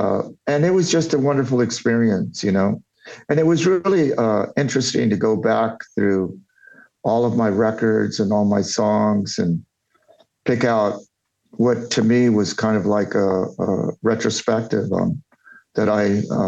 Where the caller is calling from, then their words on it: Austin, Texas, United States; Austin, Texas. I'm at my manager's office, Ryan Madison, who I know.